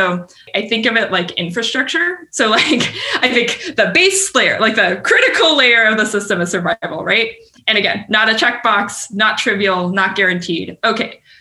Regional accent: Washington, United States; Like I grew up in Washington State. I like some things about Seattle.

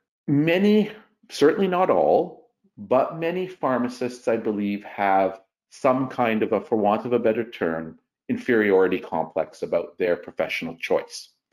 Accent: Canada; There are lots of ways of being Canadian. Not every Canadian loves playing ice hockey, loves skiing, and loves the snow. A good many of my compatriots every November fly to Florida in the United States and come back in March because they hate the winter.

